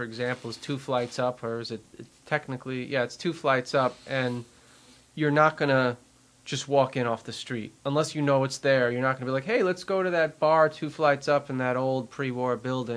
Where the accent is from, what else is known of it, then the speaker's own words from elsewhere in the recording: New York, United States; accent: Long Island; Well, you know, he has but that Scottish accent, so how could I follow that with my Long Island accent?